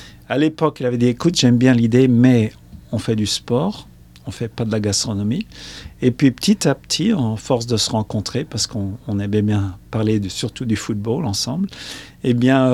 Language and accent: French; Australia; Dès qu'on dit qu'on vient de l'Australie, on est toujours...